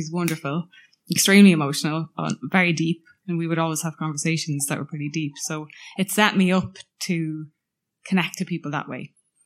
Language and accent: English; Navan, County Meath, Ireland; Navan, what Navan is now, I think, is incredibly different to what it was when I was growing up. I feel like it was a small community.